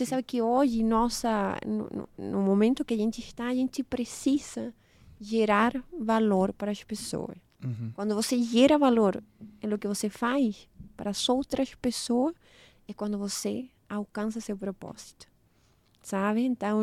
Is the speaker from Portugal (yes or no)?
no; Chile; Meu país é um país, o Chile, se caracteriza muito pelos frutos do mar.